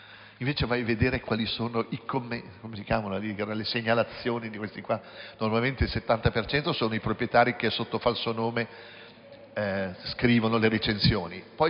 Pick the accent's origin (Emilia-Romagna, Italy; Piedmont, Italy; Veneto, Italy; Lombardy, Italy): Emilia-Romagna, Italy; Piacenza; Io mi ricordo quando ero bambino a Piacenza tutti pigiavano, cioè in cantina tutti facevano il vino, no?